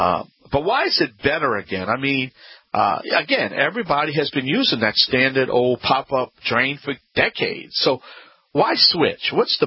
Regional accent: Louisiana, United States; That's right … … a fully licensed, tested contractor

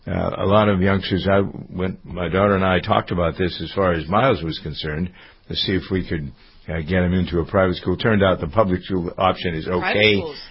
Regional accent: Framingham, Massachusetts, United States; That is, here locally in my hometown of Framingham

